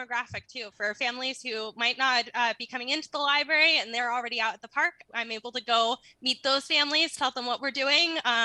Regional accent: Marrowstone Island, Washington, United States; Yes, I grew up Maristone Island.

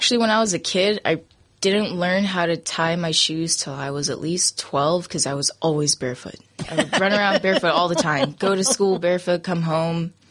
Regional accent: Vancouver, Washington, United States; born there; I was born in Vancouver, Washington.

